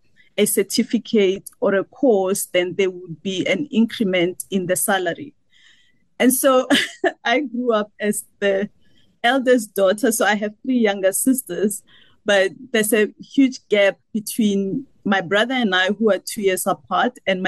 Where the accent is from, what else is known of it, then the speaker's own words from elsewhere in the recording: Seshego, Limpopo, South Africa; So I'm from Limpopo province. I actually grew up in a township called Seshego.